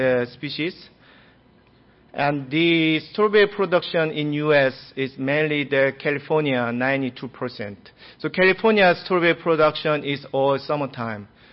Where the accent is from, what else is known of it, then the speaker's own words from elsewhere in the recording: South Korea; now in United States; And I'm originally from South Korea.